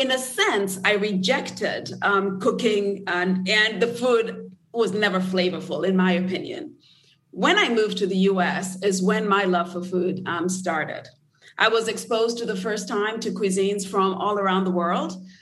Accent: Nairobi, Kenya; I grew up in Nairobi, Kenya.

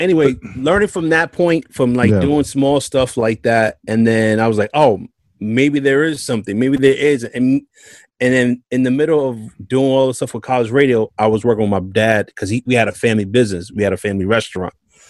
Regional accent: Westchester, New York, United States; I'm from Westchester.

